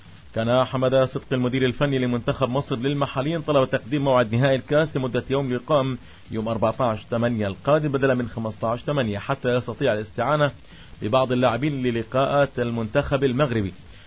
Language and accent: Arabic; Gaza, Gaza Strip, Palestine; كان حتى بعض الفرق المحلية عندنا في غزة تفوز عليه